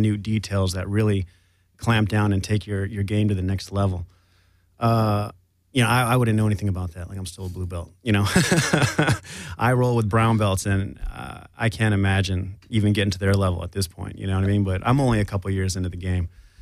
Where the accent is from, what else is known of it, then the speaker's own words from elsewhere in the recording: El Paso, Texas, United States; I grew up in El Paso, Texas.